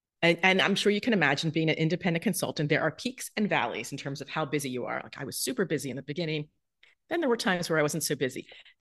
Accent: New Jersey, United States; now in Manhattan, United States; I mean, maybe other than when I was growing up in South Jersey.

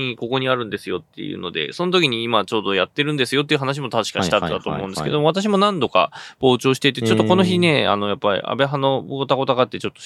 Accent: Osaka, Japan; 私も大阪出身ですけど

